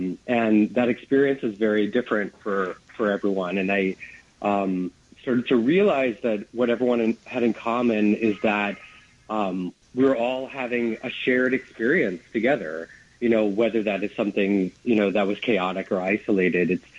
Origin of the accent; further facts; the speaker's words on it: Queens, New York, United States; my experience growing up in Queens is, you know, everyone lives in Queens. You know, it's like such an extremely diverse place in every sense of the word.